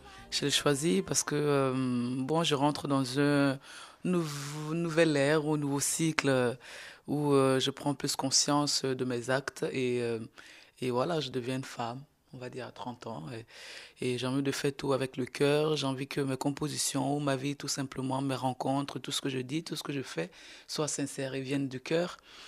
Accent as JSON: {"language": "French", "country": "Côte d’Ivoire", "first_language": "Bété", "second_language": "French", "said": "Ma langue maternelle, c'est le bété. Mais j'ai choisi toutes ces langues parce que moi j'ai grandi dans un village panafricain, en disant que je suis née ivoirienne, mais j'ai grandi panafricaine."}